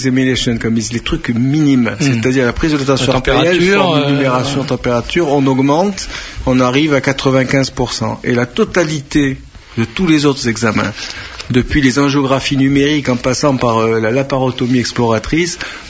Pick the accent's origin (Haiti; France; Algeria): Algeria; quand j'étais petit en Algérie